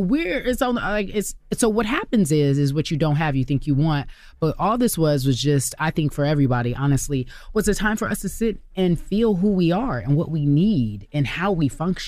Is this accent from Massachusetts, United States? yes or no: no; Pasadena, California, United States; So, I grew up in Pasadena, right?